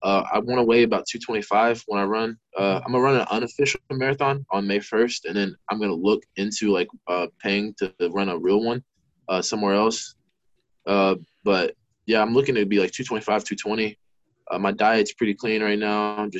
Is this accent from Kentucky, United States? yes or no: yes; Kentucky, United States; Obviously, with it being in Kentucky, and I'm from Kentucky, so it was just I was very comfortable